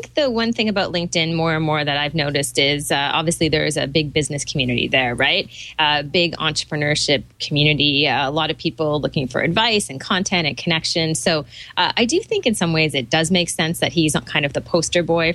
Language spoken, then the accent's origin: English; Toronto, Ontario, Canada; from Toronto, Ontario, Canada.